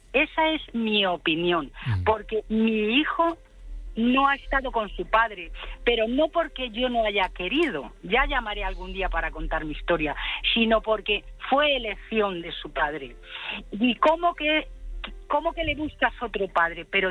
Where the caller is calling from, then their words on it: Madrid, Community of Madrid, Spain; Estoy en Madrid.